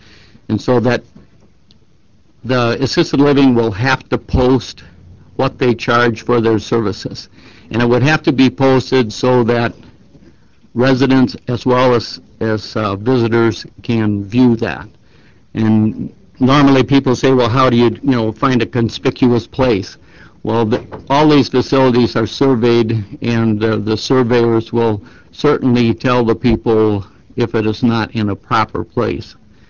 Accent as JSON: {"language": "English", "town": "Brookings", "region": "South Dakota", "country": "United States", "said": "I'm from District 7 in Brookings."}